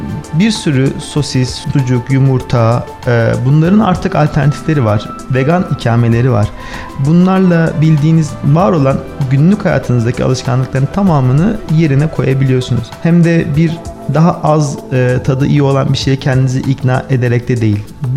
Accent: Gaziantep, Turkey; Evet, ben mesela kendim bir Antepliyim

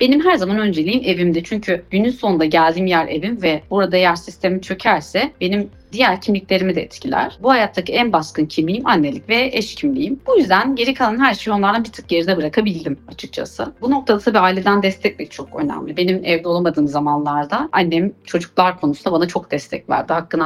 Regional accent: Gaziantep, Turkey; born there; Ben de Gaziantep doğumluyum.

